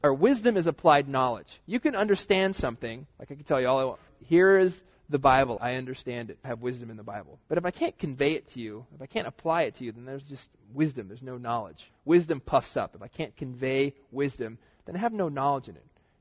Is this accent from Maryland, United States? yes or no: no; Florida, United States; I went to a black church in Florida, my hometown, and I saw all the gifts totally alive and well.